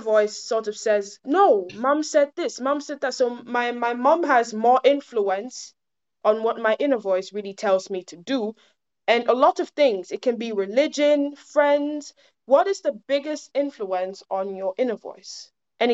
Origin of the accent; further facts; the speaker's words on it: Ghana; first language Twi; English is a second language; my always comes in my mother language, that is Twi.